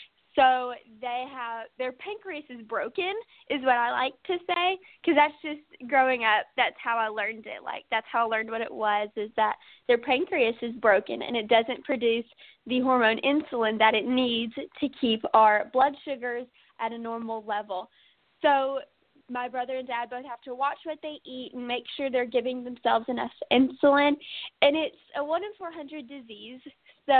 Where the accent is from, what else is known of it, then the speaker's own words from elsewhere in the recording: Henderson, Tennessee, United States; not only representing my hometown of Henderson, but also Martin.